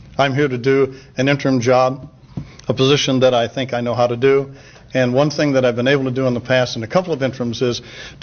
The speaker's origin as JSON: {"language": "English", "region": "Iowa", "country": "United States", "tie": "born or raised there", "said": "I know the Midwest very well, having been born and raised in Iowa."}